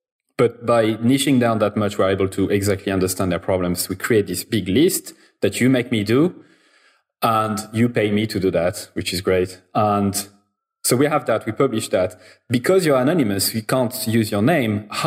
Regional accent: France; And I know you said Paris because you think I'm French, and actually I'm French

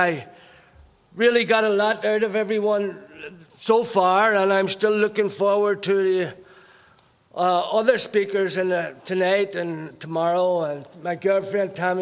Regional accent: Ireland; I was born in Ireland. Bred in Ireland, grew up in Ireland.

